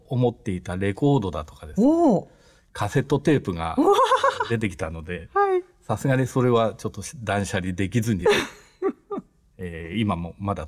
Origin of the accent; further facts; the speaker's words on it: Yaizu, Shizuoka, Japan; 元焼津は、焼津神社のすぐそば